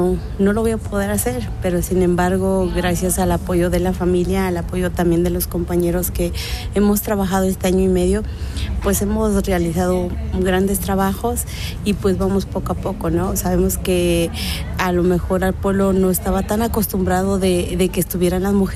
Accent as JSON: {"language": "Spanish", "town": "San Dionisio Ocotepec", "region": "Oaxaca", "country": "Mexico", "said": "Me nombraron regidora de Salud y Ecología. Soy de San Dionisio, Cotepec."}